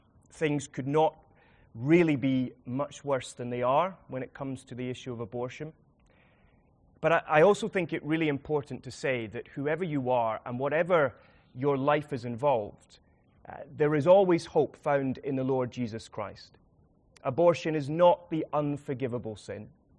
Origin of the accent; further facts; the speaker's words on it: Edinburgh, Scotland, United Kingdom; now in London, United Kingdom; I'm from Edinburgh originally, now serving Wandsworth.